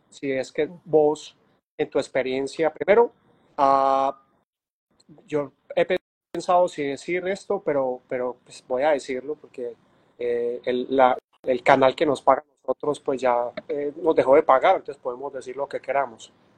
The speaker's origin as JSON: {"language": "Spanish", "town": "Medellín", "region": "Antioquia", "country": "Colombia", "said": "yo soy de Medellín, ahorita vivo pues acá, pero yo soy de Medellín"}